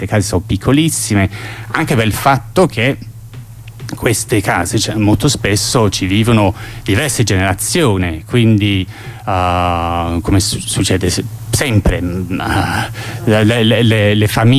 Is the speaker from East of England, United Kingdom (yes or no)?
yes; Colchester, East of England, United Kingdom; Italian is a second language; io sono di Colchester, Essex, vicino a Londra